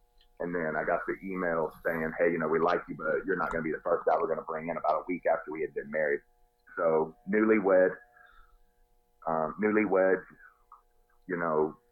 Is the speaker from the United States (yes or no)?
yes; North Carolina, United States; Went to one in my home state of North Carolina